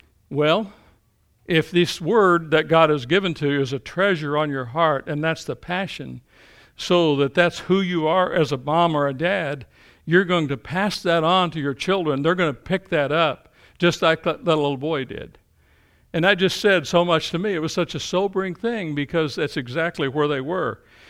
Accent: Kentucky, United States; Those of you who know me know that I grew up in Eastern Kentucky

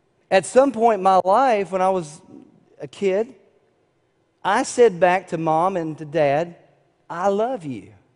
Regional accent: Atlanta, Georgia, United States; born there; So 47 years ago, I was born in Atlanta to that lady.

